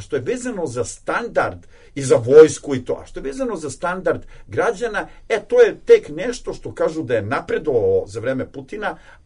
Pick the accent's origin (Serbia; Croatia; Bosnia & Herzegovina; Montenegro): Serbia; s obzirom na društveni bruto proizvod koji je duplo veći nego kod nas u Srbiji